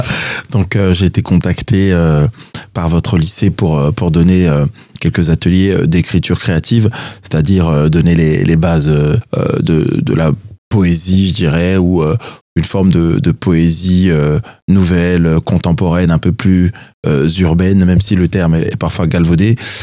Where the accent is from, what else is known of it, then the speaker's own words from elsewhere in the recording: Côte d’Ivoire; de la musique de Côte d'Ivoire, mon pays d'origine